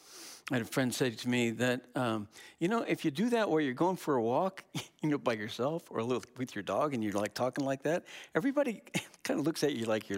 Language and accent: English; Wisconsin, United States; we're from Wisconsin. You know, we're like tough.